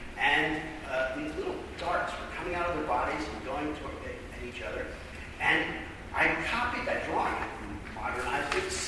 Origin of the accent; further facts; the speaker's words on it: Elizabeth, New Jersey, United States; I grew up in Elizabeth, New Jersey, in my parish in St. Genevieve's